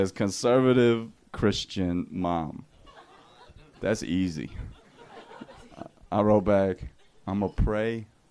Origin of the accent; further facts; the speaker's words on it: New Jersey, United States; I was like, I'm from New Jersey, bitch.